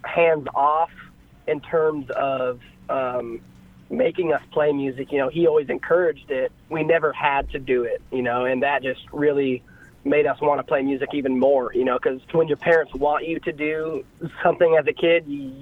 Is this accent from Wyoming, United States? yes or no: yes; Sheridan, Wyoming, United States; Yeah, so I was born in Sheridan. I grew up playing with my two older brothers and my dad, and we worked and were born and raised on a ranch up there